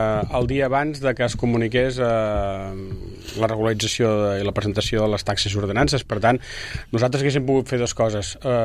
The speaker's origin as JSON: {"language": "Catalan", "town": "Sabadell", "region": "Catalonia", "country": "Spain", "tie": "born or raised there", "said": "nosaltres que som de Sabadell, jo soc de Sabadell tota la vida"}